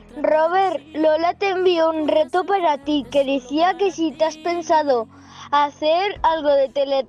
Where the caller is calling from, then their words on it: Vinaròs, Valencian Community, Spain; de Vinaroz.